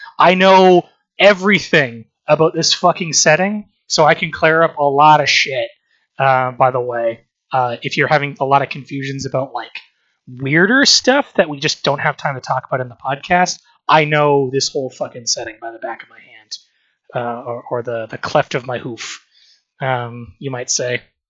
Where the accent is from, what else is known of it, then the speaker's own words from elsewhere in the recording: Canada; My instinct is always to say .ca because I'm from Canada